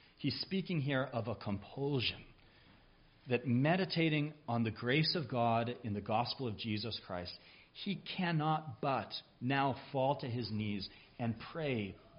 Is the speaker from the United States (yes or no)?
yes; California, United States; Many of you know I grew up in California, out on the West Coast. We weren't too far from the ocean.